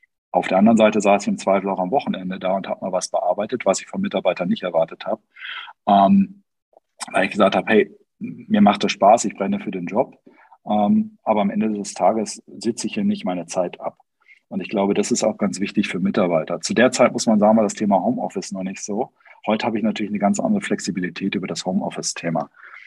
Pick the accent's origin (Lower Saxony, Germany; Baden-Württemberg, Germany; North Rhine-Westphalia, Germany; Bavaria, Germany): Lower Saxony, Germany; Hanover; born there; ich sage immer norddeutsch direkt, ich bin ein Hannoveraner gebürtig, auch wenn ich viel in Bergen mich im Allgäu rumtreibe und da auch meinen Hauptwohnsitz inzwischen habe.